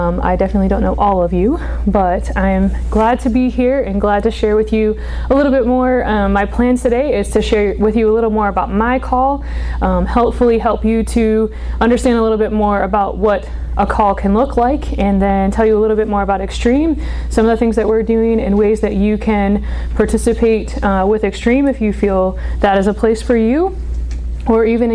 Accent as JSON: {"language": "English", "region": "East Coast", "country": "United States", "also_born_or_lived": "Delaware", "lives_now": "Idaho, United States", "said": "I also live in Idaho right now. I am from the East Coast, though"}